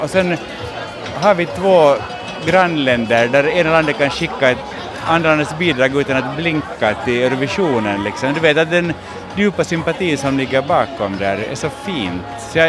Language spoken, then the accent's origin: Swedish; Finland; Ända sedan min barndom i Finland